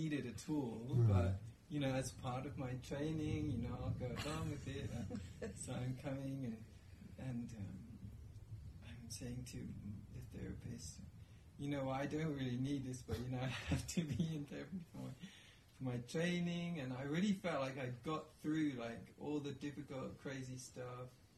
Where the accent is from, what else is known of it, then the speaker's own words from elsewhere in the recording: England, United Kingdom; now in United States; because I'm from England, and then in England, my impression of psychotherapy was really it's either for mental people or for Americans